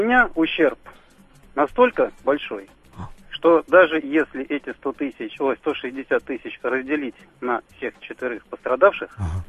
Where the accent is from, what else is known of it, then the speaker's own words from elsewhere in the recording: Moscow, Russia; да, я из Москвы.